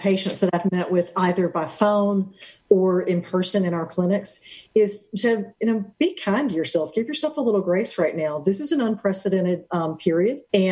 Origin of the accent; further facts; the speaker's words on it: the South, United States; gosh, I was raised in the South. The way we do corn is to cream it.